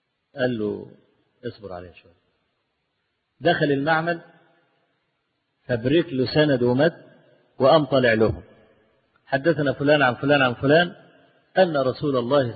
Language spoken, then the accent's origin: Arabic; Egypt; أنا مصري والمصر وشافعي